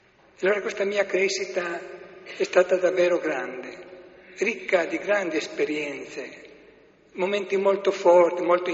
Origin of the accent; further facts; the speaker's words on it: Cervignano del Friuli, Friuli-Venezia Giulia, Italy; Un anno nella mio paese d'origine, Cervignano